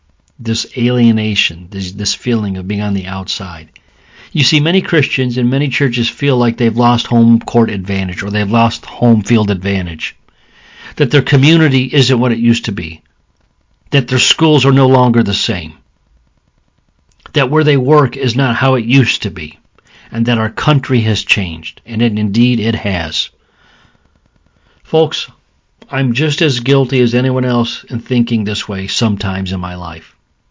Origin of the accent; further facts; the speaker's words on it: Oklahoma, United States; now in New York, United States; even though I have not lived in my home state of Oklahoma for decades, Oklahoma always has my heart, and it will always be home to me.